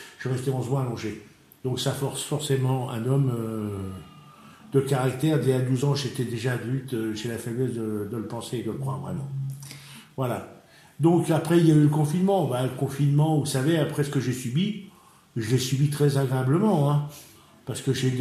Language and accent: French; Versailles, Île-de-France, France; born there; je suis né à Versailles